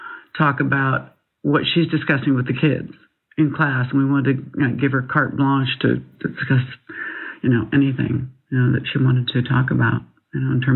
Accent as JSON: {"language": "English", "town": "Seattle", "region": "Washington", "country": "United States", "tie": "born or raised there", "said": "It certainly was not taught, or I grew up in Seattle, Washington, was not taught in the schools."}